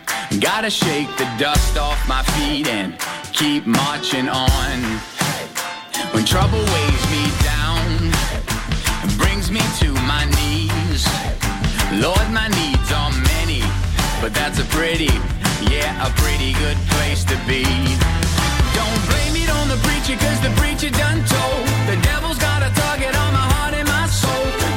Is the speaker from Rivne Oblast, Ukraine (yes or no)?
yes; Sarny, Rivne Oblast, Ukraine; А я з міста Сарни, Рівненська область.